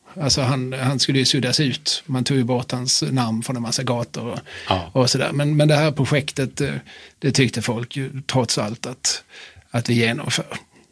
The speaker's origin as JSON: {"language": "Swedish", "region": "Skåne", "country": "Sweden", "said": "En fullt legitim hållning om du frågar mig som skåning."}